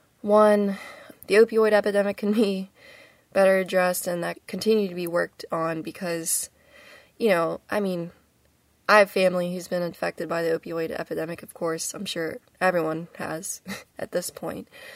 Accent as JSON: {"language": "English", "region": "Ohio Valley", "country": "United States", "tie": "born or raised there", "said": "I know the story of my hometown and I know what people have gone through, and I want to be able to help return the Ohio Valley back to the state that it used to be in some capacity."}